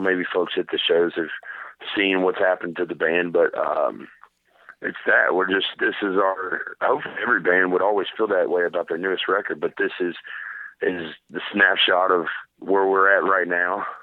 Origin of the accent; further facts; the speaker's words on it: Kentucky, United States; We're from Kentucky, man.